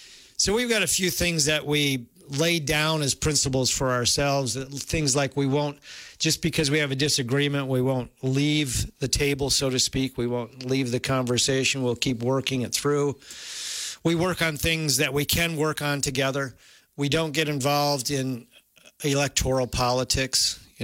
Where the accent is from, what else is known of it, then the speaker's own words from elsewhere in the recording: United States; I grew up in Richland County on a dairy farm.